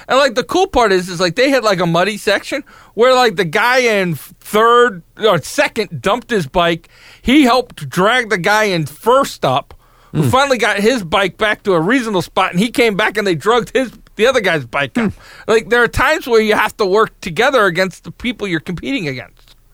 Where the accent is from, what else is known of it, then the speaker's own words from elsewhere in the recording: New York, United States; Oh, I'm from New York, so when you talk Jersey, it's always a swamp.